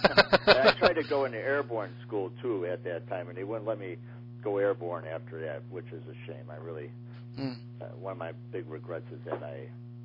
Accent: Chicago, Illinois, United States; I'm from Chicago, but I felt like the farm boy from Chicago.

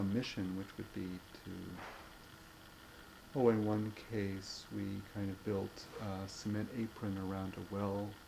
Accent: United States; and for me as an American to go there would sort of contaminate it as a place, you know.

